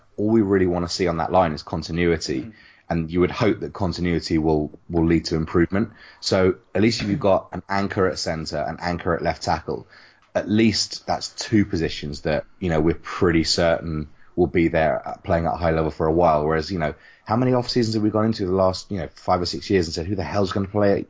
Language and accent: English; England, United Kingdom; being two English guys that have never played the game